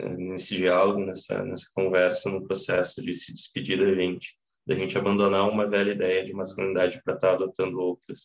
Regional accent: Porto Alegre, Rio Grande do Sul, Brazil; O livro também ele é ambientado na Zona Sul de Porto Alegre, que é onde eu cresci.

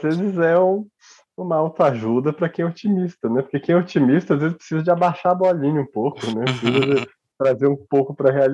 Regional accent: Três Corações, Minas Gerais, Brazil; eu sou de Três Corações, cidade que agora falou-se muito dela, porque o Pelé é de lá, né?

